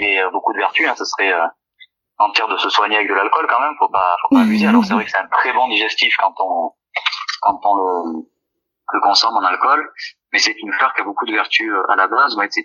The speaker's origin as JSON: {"language": "French", "town": "Orcières", "region": "Provence-Alpes-Côte d'Azur", "country": "France", "tie": "born or raised there", "said": "on est donc déjà natif de la montagne, hein. Nous, on vient de la commune d'Orcières et particulièrement du village de Prapic. Donc c'est vraiment un village qui est au fond de la vallée"}